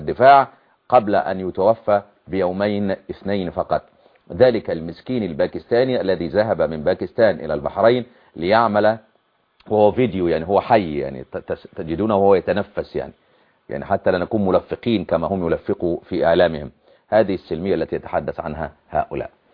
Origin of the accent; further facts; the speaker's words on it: Egypt; عندنا في مصر